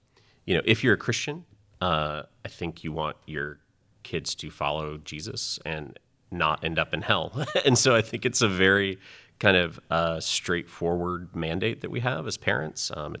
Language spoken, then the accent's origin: English; North Carolina, United States; also born or lived in California; We're from North Carolina. We were out in California for a long time for work, and then we're glad to be back here.